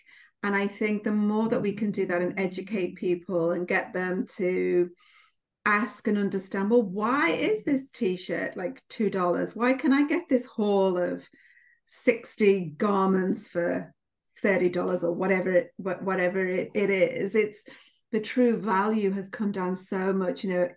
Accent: United Kingdom; I'm a bit obsessed with history, especially being a Brit, English history and the Tudors.

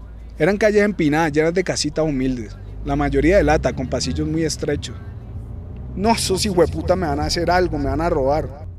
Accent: Cali, Valle del Cauca, Colombia; Nosotros somos de Cali, pero esta historia comienza en el Caquetá.

